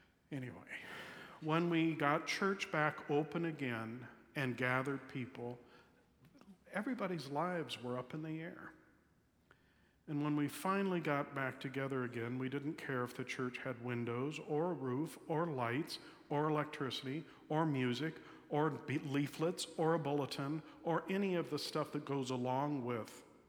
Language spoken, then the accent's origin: English; Albuquerque, New Mexico, United States; as a child of the desert, Albuquerque, my hometown, gets about 10 inches of rain a year.